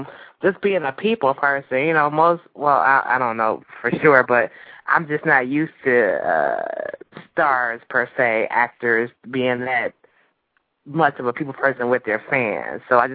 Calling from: Cleveland, Ohio, United States; I'm calling from Cleveland, Ohio.

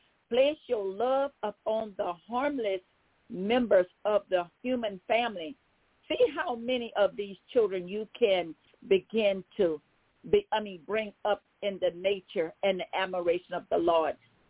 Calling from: Baton Rouge, Louisiana, United States; I'm calling from Baton Rouge, Louisiana.

